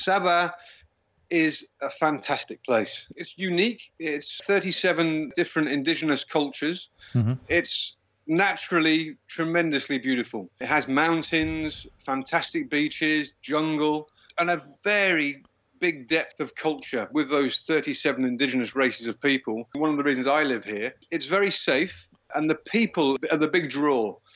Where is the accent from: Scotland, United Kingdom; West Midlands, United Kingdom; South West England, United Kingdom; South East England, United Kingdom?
West Midlands, United Kingdom; Stratford-upon-Avon; moved away as an adult; now in Malaysia; I can speak Malay, but yeah, I'm originally from England, from a small town called Stratford-upon-Avon, which is famous for Shakespeare. I've been in Sabah now for 18 years. I originally came here for 3 years, 23, 24 years ago.